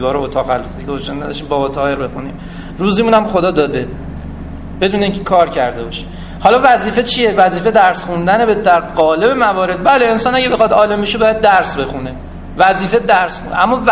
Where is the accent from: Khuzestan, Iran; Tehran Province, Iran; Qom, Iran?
Tehran Province, Iran; Tehran; در تهران متولد شدم، الان 44-45 ساله در تهران زندگی میکنم،